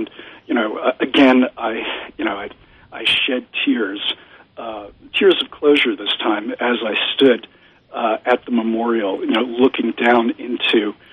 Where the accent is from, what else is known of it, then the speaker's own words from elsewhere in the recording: New York, United States; as a human being, as an American, as a New Yorker.